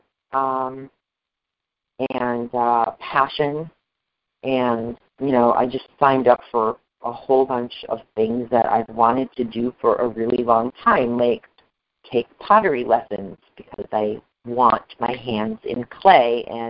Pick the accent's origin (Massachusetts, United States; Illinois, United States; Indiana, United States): Massachusetts, United States; I've been back in my hometown in Massachusetts